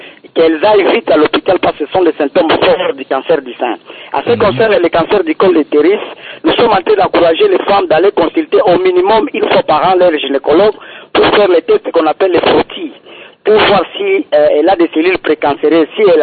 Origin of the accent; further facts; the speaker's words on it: DR Congo; Chez nous, en République démocratique du Congo